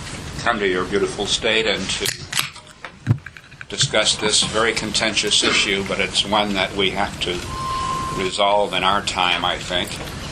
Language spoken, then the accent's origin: English; Leesville, Louisiana, United States; born there; I was born in the Deep South in 1939, Leesville, Louisiana.